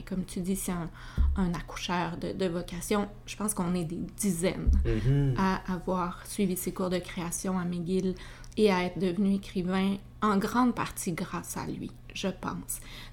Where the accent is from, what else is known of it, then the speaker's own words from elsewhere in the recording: Quebec City, Quebec, Canada; born there; Moi, je suis née à Québec, que tu décrivais comme une capitale bilingue.